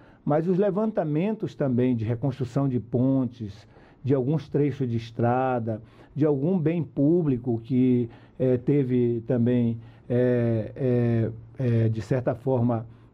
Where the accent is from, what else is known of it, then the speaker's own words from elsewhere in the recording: Amazon, Brazil; Eu venho lá do norte, da Amazônia